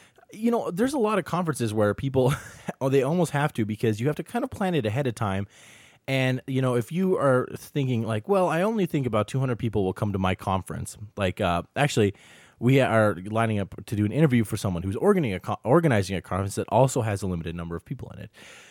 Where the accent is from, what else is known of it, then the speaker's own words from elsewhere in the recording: Montana, United States; Some hobos though, but that was because I'm from Montana, so we don't see very many homeless people, so that was kind of a shock.